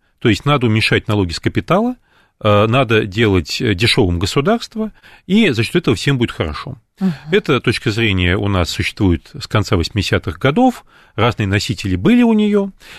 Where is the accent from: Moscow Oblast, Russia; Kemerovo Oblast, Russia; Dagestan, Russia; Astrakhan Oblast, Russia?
Astrakhan Oblast, Russia; Astrakhan; Я не москвич. Я не москвич, а астраханец, да.